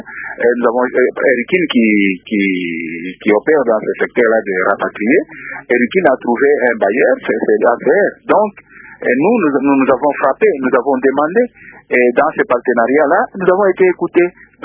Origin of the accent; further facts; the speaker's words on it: DR Congo; ce que nous avons fait en tant que Congolais